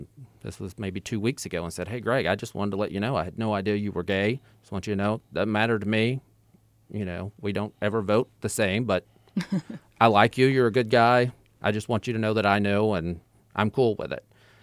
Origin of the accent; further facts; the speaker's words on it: Missouri, United States; I grew up in Southeast Missouri on a farm in the Boot Hill, and things are much different today.